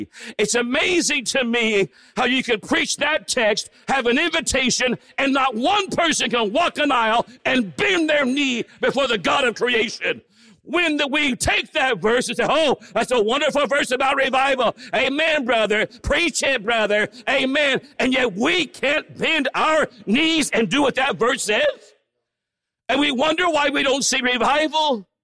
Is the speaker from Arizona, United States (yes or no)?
yes; Arizona, United States; I'm from Arizona.